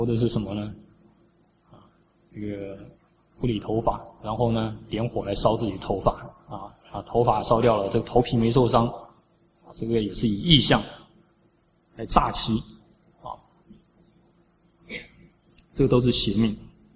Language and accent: Chinese; China; 那为什么我们中国人供养祖先，然后呢祖先就会来作祟？